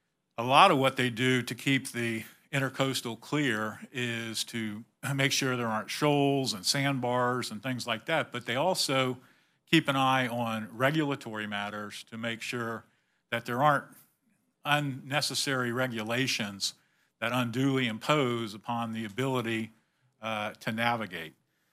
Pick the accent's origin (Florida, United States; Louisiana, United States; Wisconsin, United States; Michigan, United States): Florida, United States; I grew up in Palm Beach County, spent a lot of time in Broward County.